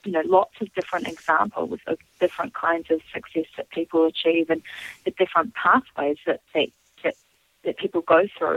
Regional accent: New Zealand; now in United States; my home country of New Zealand

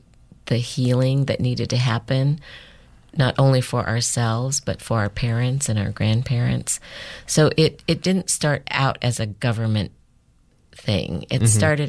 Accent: Des Moines, Iowa, United States; Growing up in Des Moines, Iowa, I would not have been born there. I would have not grown up there had it not been for camp. My experience as a Sansei was directly related to what happened to my parents

